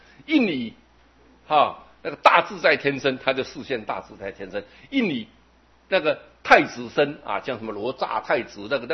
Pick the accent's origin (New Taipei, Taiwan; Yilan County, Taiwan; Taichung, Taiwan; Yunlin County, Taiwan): New Taipei, Taiwan; Jinshan; 我们台湾人，金山人